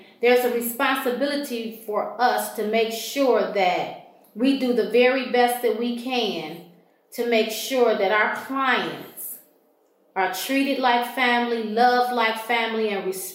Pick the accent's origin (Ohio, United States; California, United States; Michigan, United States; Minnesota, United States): Michigan, United States; also born or lived in Georgia; I had moved back from state of Georgia back to Michigan. I'm born and raised in Michigan, And I moved back from, like I said, from Georgia to Michigan.